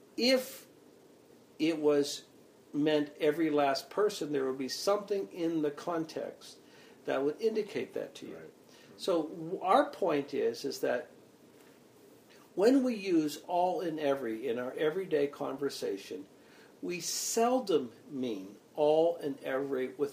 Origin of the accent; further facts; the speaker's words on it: Pittsburgh, Pennsylvania, United States; And, of course, I think in terms of growing up in Pittsburgh, where I grew up, the Steelers were terrible for years.